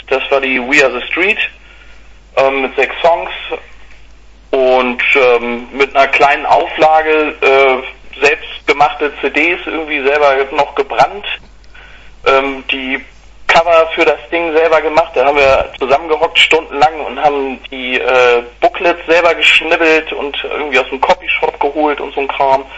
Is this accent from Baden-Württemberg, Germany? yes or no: no; North Rhine-Westphalia, Germany; now in Wedel, Germany; Ich komme ursprünglich gar nicht aus Wedel. Ich komme aus Nordrhein-Westfalen und bin 2003 hierher gezogen